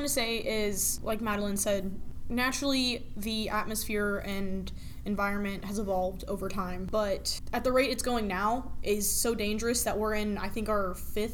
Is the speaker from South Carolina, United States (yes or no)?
yes; South Carolina, United States; I grew up in South Carolina, so I've never, like, seen that much snow.